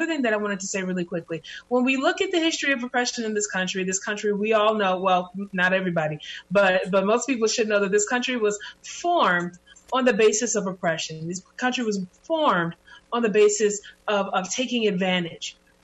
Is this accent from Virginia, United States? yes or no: no; East Chicago, Indiana, United States; I'm from East Chicago, Indiana. Right next to East Chicago is Whiting.